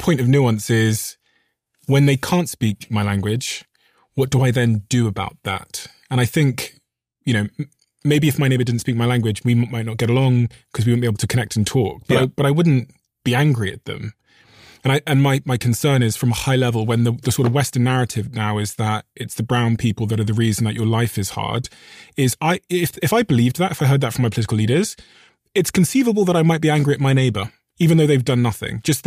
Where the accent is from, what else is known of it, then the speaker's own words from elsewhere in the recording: Botswana; now in United States; And I came from Botswana and I moved into an all white neighborhood.